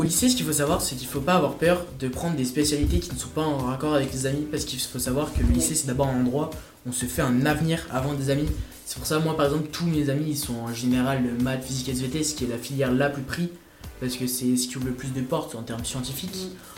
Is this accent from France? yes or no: no; China; je suis chinois.